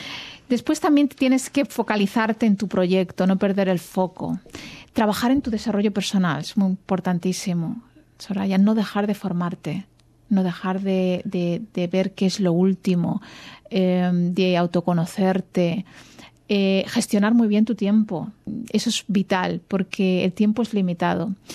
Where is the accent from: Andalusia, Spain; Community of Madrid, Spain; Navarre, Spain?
Andalusia, Spain; su familia es andaluza. De hecho, su familia es del mismo sitio que la mía. Las dos somos granadinas, o sea que compartimos ahí un poco de... Somos paisanas también de alguna manera.